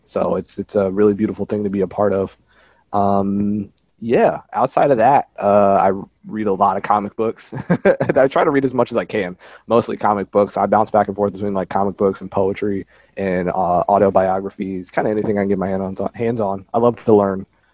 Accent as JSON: {"language": "English", "town": "Virginia Beach", "region": "Virginia", "country": "United States", "tie": "born or raised there", "also_born_or_lived": "Philadelphia", "said": "I'm originally born in South Philadelphia, and then I grew up in Virginia Beach, and I'd say that my DNA is about 50% both. You know, we went to Philly for most of the summers growing up as a kid"}